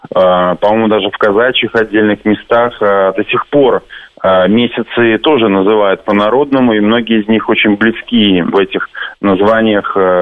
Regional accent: Minsk Region, Belarus; born there; я родился сам в Червенском районе.

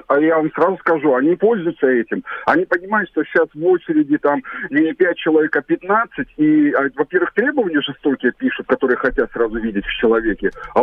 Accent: Moscow, Russia; не потому что я зажравшийся москвич

